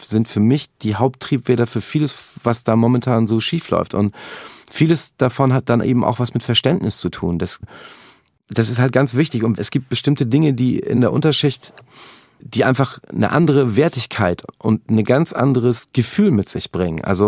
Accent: Hamburg, Germany; Ja, also es war insofern ein Problem, als dass wir da hingezogen sind und ich vorher halt aus einer relativ behüteten Gegend kam.

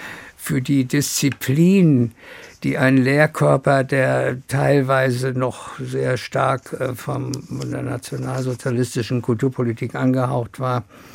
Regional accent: Międzyrzecz, Lubusz Voivodeship, Poland; born there; ich bin da geboren und ich werde im Pass geführt bis heute als geboren in Meseritz in Brandenburg. Und Meseritz gehört heute zu Polen.

